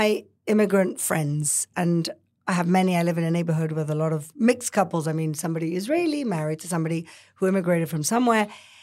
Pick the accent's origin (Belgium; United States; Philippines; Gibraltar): Gibraltar; I was brought up in Gibraltar. Gibraltar is a little British protectorate in southern Spain. So it's part of the Iberian Peninsula, which is where my family originally emanate from. Hmm. But it's British.